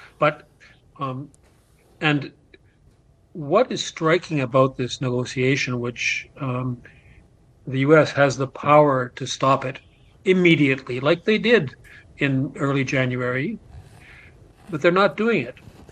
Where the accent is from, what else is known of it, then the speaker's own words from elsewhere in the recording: Canada; I'm Canadian, right? I live in Canada. I speak a little bit like Dan, not quite as much. I don't have quite the American accent.